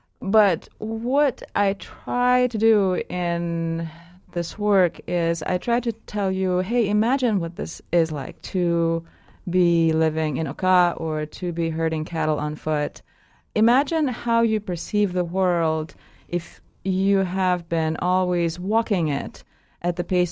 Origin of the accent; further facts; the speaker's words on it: Saint Petersburg, Russia; I grew up in Leningrad, USSR, in a country that doesn't exist, in a city that doesn't exist anymore.